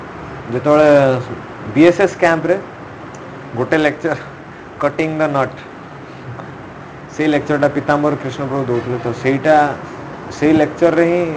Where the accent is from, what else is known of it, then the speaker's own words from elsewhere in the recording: Bhadrak, Odisha, India; ପଚାରିଲେ ତମେ କେଉଁଠୁ ବିଲଙ୍ଗ କର, କହିଲି ମୁଁ ଭଦ୍ରକରୁ